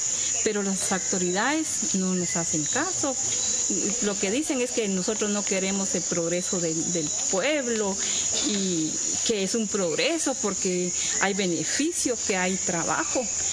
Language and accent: Spanish; Santa Cruz Muluá, Retalhuleu, Guatemala; Yo soy originaria de un municipio de Santa Cruz Muluá, del departamento de Retableu, de Guatemala